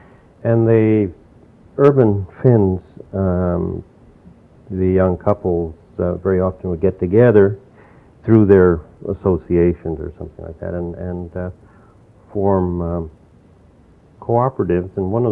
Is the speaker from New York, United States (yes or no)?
yes; New York, United States; Yeah, I was born in New York, in the Bronx, and brought up